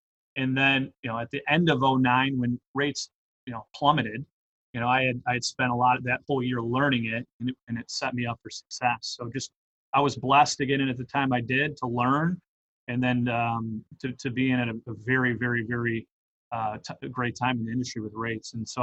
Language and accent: English; Detroit, Michigan, United States; So I grew up in Metro Detroit. I played college football at Hillsdale College, which is outside of Detroit.